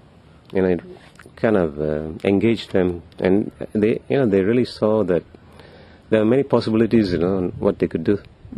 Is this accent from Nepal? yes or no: no; Kuala Lumpur, Malaysia; English is a second language; Kuala Lumpur in Malaysia.